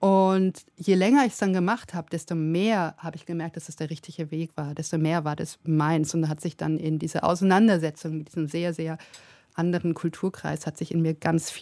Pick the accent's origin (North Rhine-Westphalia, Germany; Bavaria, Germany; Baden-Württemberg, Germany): Baden-Württemberg, Germany; Also ich bin in einem Dorf aufgewachsen im Schwarzwald und es ging eine Straße in das Dorf rein und die gleiche aber auch wieder raus.